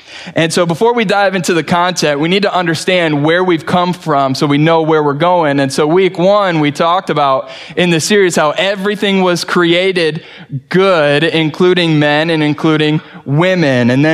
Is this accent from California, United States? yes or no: no; Wayland, Michigan, United States; we've taken our kids to our house, or the house that I grew up in Wayland.